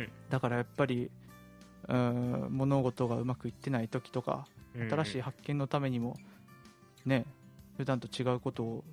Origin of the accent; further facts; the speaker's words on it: Kansai, Japan; accent: Kansai; なんか俺最近関西弁が下手になってるの